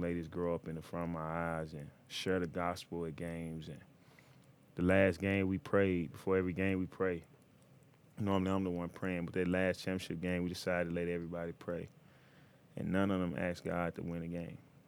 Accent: Memphis, Tennessee, United States; I'm from Memphis, and I grew up in the inner city, and my dad wasn't around.

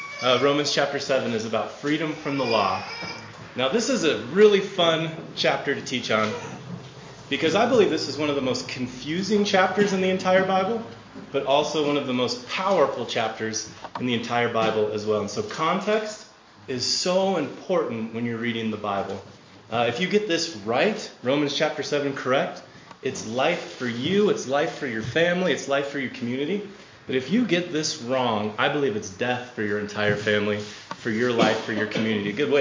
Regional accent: Wyoming, United States; My wife and I just love the drive out here. We're from Wyoming. We have to drive like 2 hours to get anywhere, so we love the wide open spaces and feel at home here with you guys.

